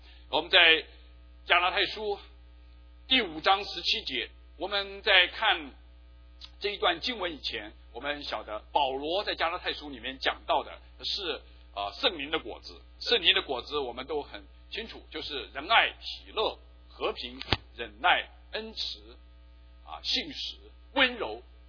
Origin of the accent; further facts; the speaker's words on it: China; 这我们中国人也知道，万恶淫为首。